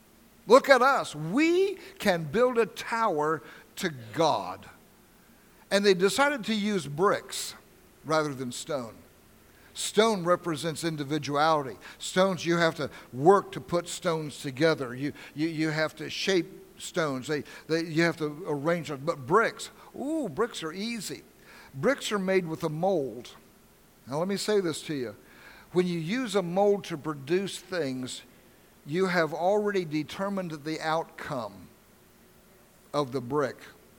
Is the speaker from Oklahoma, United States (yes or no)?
yes; Oklahoma, United States; I was raised in Oklahoma. You know, some of my friends were Indians.